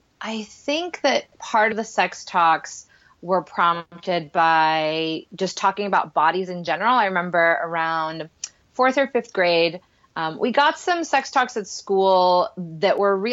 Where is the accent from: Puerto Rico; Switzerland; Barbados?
Puerto Rico; English is a second language; I grew up in Puerto Rico, so that wasn't our first language